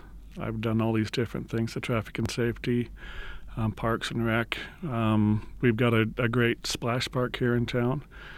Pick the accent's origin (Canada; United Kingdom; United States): United States; Rupert, Idaho; I grew up in Rupert, which is over in southern Idaho.